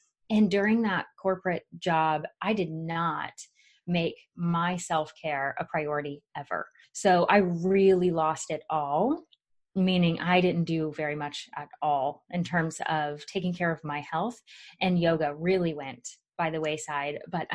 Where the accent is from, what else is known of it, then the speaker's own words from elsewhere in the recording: Florida, United States; now in Oklahoma, United States; And then I moved. So I'm from Florida. I then moved to Oklahoma.